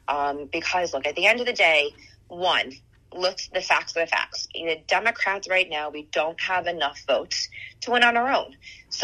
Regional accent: Miami, Florida, United States; You know, I was born and raised in Miami, as were my parents. You know, I grew up in a Florida that doesn't look like this

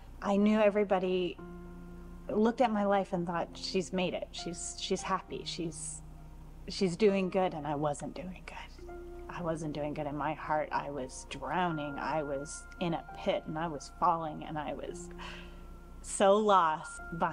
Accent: Vancouver, British Columbia, Canada; I didn't grow up in a faith-based family. I grew up in Vancouver, Canada, and the Christianity is a bit scarce over there.

